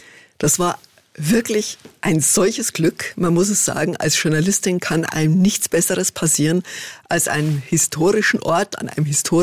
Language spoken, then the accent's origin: German; Bavaria, Germany